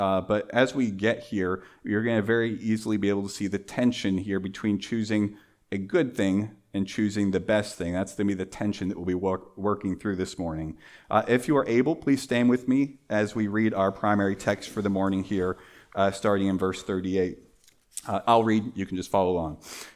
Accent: Mexico; Growing up in Mexico, it's very common.

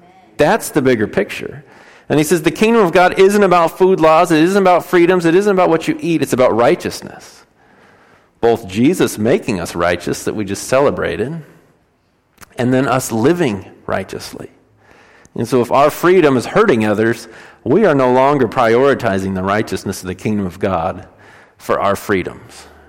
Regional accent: United States; I'm an American. I do what I want because I feel like it, because I'm American, right?

